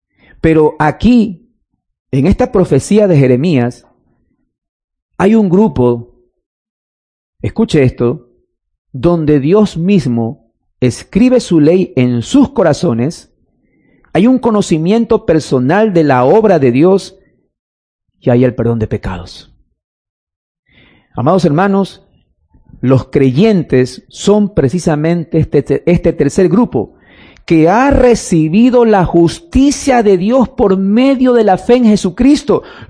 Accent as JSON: {"language": "Spanish", "town": "Guayaquil", "region": "Guayas", "country": "Ecuador", "said": "Aún no somos judíos, peor aún, amados hermanos, somos guayaquileños aquí. Nadie es judío aquí."}